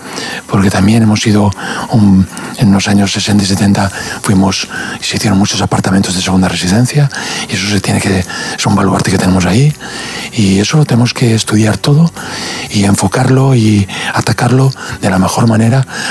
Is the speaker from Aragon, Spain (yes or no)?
no; Villajoyosa, Valencian Community, Spain; yo soy un enamorado de mi pueblo, lo quiero arrabiar